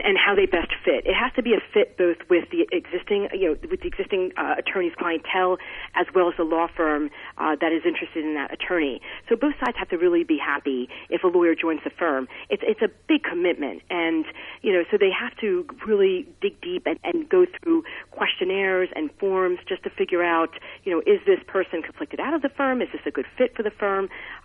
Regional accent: Flemington, New Jersey, United States; now in Manhattan, United States; I really appreciate, as I get older, how much I enjoyed growing up in Flemington. Obviously, it's very different from Manhattan

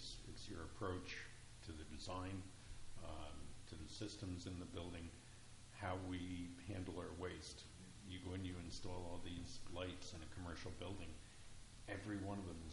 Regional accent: Whitehouse, New Jersey, United States; I grew up in East White House. My grandfather had a farm next to the East White House firehouse, and we grew up on Lamington Road.

